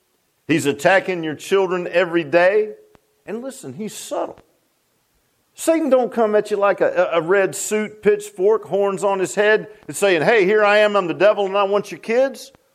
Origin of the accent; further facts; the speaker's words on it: Virginia Beach, Virginia, United States; also born or lived in Key West, United States; It was where I was born in Key West, Florida, and they rented a trailer down there. And we lived in a rented trailer, and then we came up to Virginia Beach.